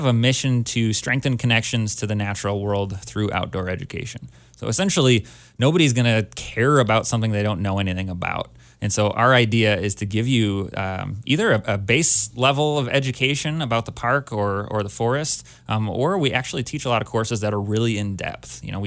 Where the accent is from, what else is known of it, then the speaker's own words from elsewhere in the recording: Minnesota, United States; I'm originally a Minnesotan, but I grew up coming here every summer.